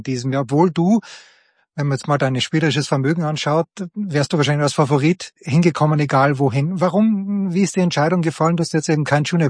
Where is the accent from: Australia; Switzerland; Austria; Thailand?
Austria; Styria; als Steirer muss es so sein